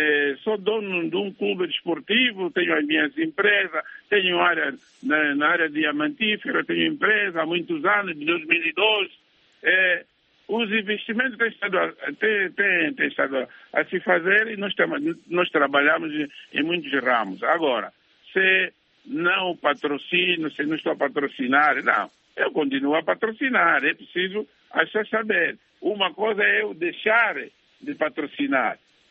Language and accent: Portuguese; Angola; conseguirmos encontrar o nosso sentido de estar como angolano.